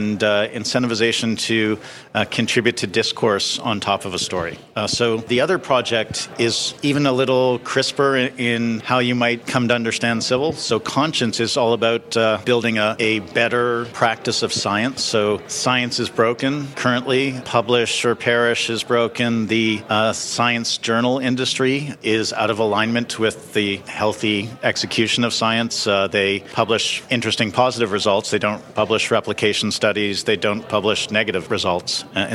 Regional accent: Toronto, Ontario, Canada; We're both from Toronto. I was back home visiting my family.

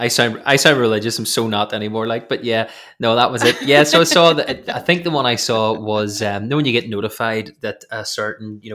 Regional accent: Ireland; as an Irish person … you know, like, part of me goes, oh, that's so tacky

